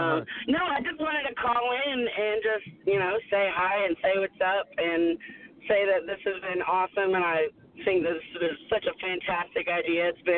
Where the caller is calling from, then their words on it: Houston, Texas, United States; 832 is Houston, Texas. And this is